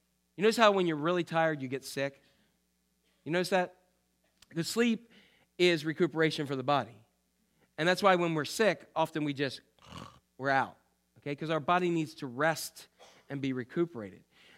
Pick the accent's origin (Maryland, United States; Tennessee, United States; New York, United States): Maryland, United States; from Cecil County, Maryland.